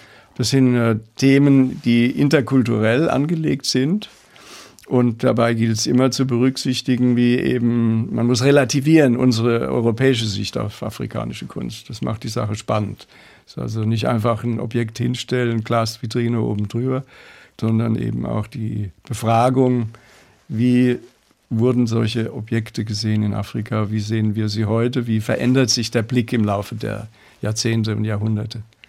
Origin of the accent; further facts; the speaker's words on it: Kirchheimbolanden, Rhineland-Palatinate, Germany; Ich bin in der Pfalz aufgewachsen. Neustadt geboren, Kirche am Boland, in die Schule gegangen. Im Moment lebe ich bei sehr, sehr guten Freunden, Renate und Gerd in der Südpfalz.